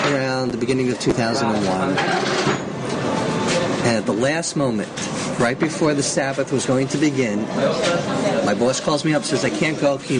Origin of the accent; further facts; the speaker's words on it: Brooklyn, New York, United States; Again, I grew up in Brooklyn, New York.